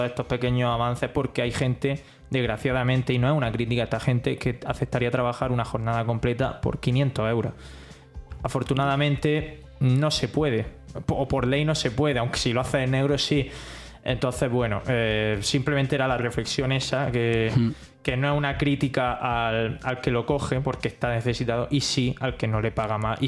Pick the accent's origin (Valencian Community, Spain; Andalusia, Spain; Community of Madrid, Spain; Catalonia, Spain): Andalusia, Spain; Agua Dulce; Yo vengo de Almería, bueno, Agua Dulce, que está al lado de Almería, y a mí me encanta.